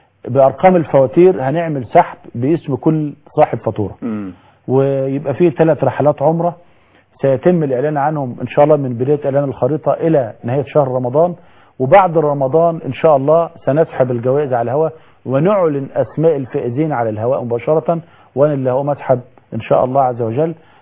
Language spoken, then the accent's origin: Arabic; Egypt; يعني انا رجل كمصري